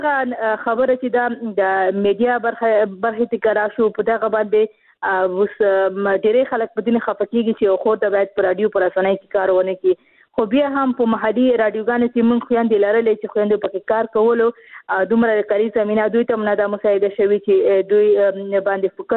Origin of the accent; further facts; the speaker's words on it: Khost, Afghanistan; ځکه چې زه خپله د خوست یم